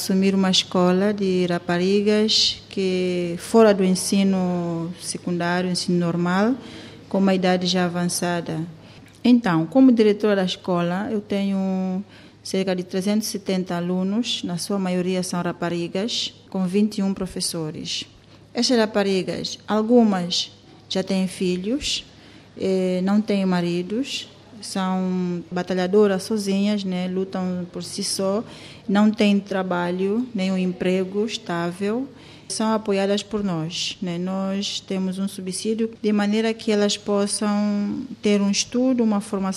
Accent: São Tomé, São Tomé & Príncipe; born there; also born or lived in Luanda, Angola; nasci em São Tomé. Os meus pais são cabo-verdianos. Eu estive fora em Luanda, Angola, por 14 anos

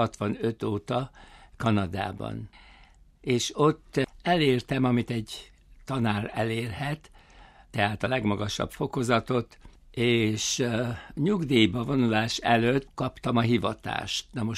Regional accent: Kőszeg, Vas, Hungary; born there; Az közel van a szülőföldemhez, a szüleim burgerlandi származásúak, én kőszegén születtem

